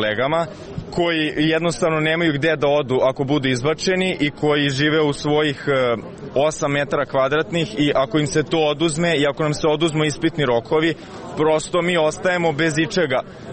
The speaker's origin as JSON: {"language": "Serbian", "region": "Belgrade", "country": "Serbia", "said": "Ja sam konkretno student iz Beograda, nisam u domu, ne živim sad u domu"}